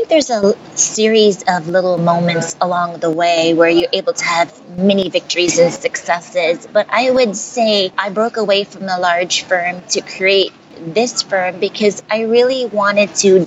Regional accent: New York, United States; born there; also born or lived in Texas / Netherlands / Japan; now in Washington, D.C., United States; And growing up, I was born in New York, and I lived in Texas, the Netherlands, Japan, and I've settled here in the Washington, D.C. area.

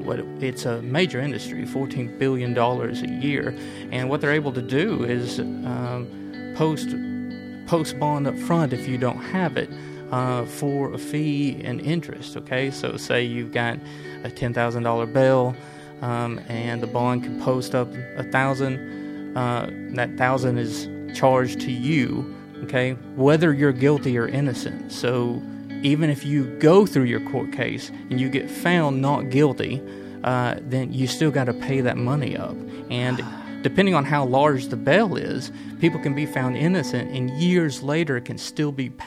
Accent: Chattanooga, Tennessee, United States; What I term is generally the white suburbs around. So Hickson and Red Bank, Middle Valley.

